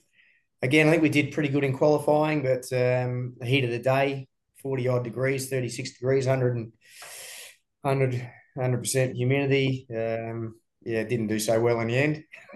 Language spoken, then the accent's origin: English; Australia; from Australia. I've been racing your carts, you know, in Australia and Philippines